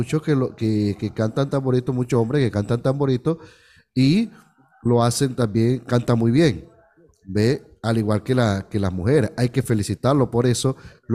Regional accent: Panama; es lo que debería hacernos sentir orgullosos de las raíces que tenemos como panameños

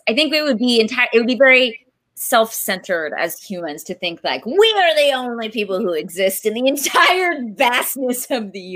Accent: Marshall, United States; now in Los Angeles, United States; you basically just bought the house we grew up in Marshall.

